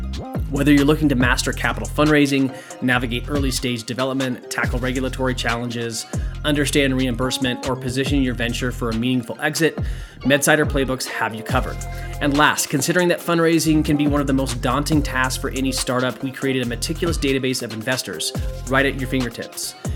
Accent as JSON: {"language": "English", "region": "Midwest", "country": "United States", "said": "Yeah, no, I'm a fellow Midwestern guy as well on the West Coast."}